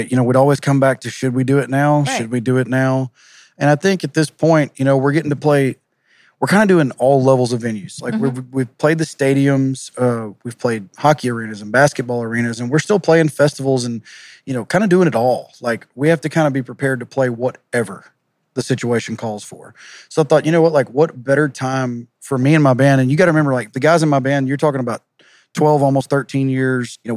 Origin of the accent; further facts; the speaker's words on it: Groveton, Texas, United States; I was raised in Groveton.